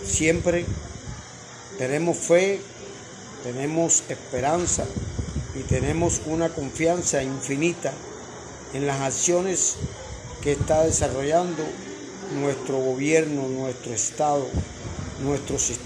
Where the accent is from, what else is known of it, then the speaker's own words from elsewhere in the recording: Isla de la Juventud, Cuba; now in Guatemala; Un beso grande para mi pueblo pinero, un beso grande para mi pueblo cubano, un beso grande para mi isla bella. Desde Guatemala, la tierra del Quetzal, siempre la llevo en mi corazón.